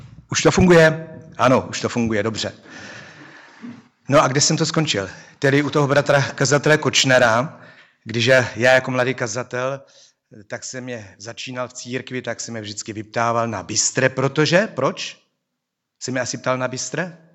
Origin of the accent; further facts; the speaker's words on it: North Moravia, Czechia; also born or lived in Prague / Prostějov; Původem jsem ze Severní Moravy, nářeči, teď jsem měl kázat česky. Jsem se učil češtinu ještě docela.